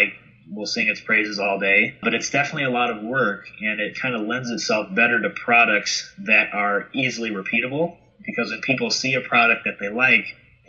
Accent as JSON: {"language": "English", "region": "Indiana", "country": "United States", "said": "So in 2013, when I moved home from Indianapolis back to Northwest Indiana, is when I started it as a business."}